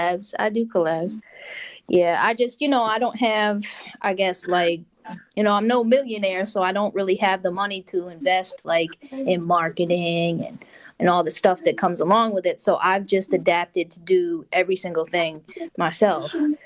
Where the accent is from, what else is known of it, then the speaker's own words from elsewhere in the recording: Massachusetts, United States; I grew up in Massachusetts, so I would send that the radio station out there was Jammin' 94.5